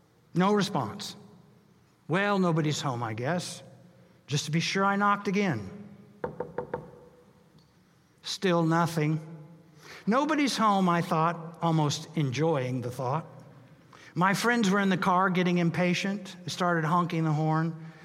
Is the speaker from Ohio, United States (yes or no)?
no; Wichita, Kansas, United States; When I was a boy growing up in Wichita, Kansas, I was a double PK, son of a preacher, son of a professor.